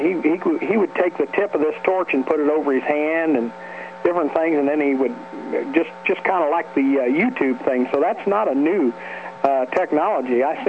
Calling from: Lebanon, Indiana, United States; from Lebanon, Indiana.

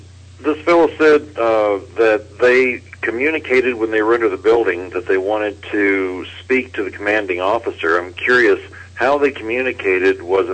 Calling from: Phoenix, Arizona, United States; I'm calling from Phoenix.

